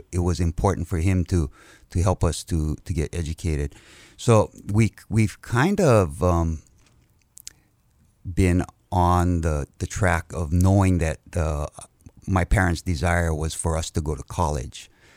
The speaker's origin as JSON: {"language": "English", "region": "Hawaii", "country": "United States", "tie": "born or raised there", "said": "We initially lived in Kamehameha Heights, right below Camp School, until I was in the sixth grade. And then my dad and my mom bought a house in Salt Lake, and so we moved there"}